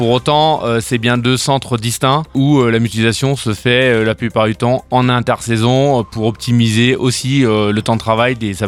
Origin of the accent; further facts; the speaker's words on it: Belley, Auvergne-Rhône-Alpes, France; born there; now in Sainte-Foy-Tarentaise, France; je suis originaire du département de l'Ain où je suis né à Belley. J'ai 49 ans